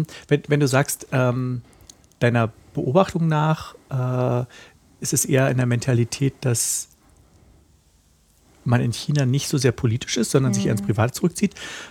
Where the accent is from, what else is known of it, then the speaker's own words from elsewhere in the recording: East Germany, Germany; Ich komme aus der DDR